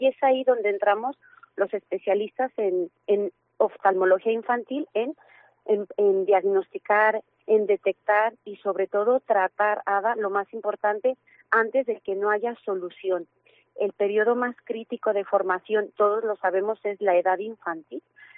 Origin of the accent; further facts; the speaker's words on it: Mexico; moved away as an adult; now in Spain; soy mexicana y vivo en España desde hace 15 años y ejerzo como oftalmóloga en los últimos 10.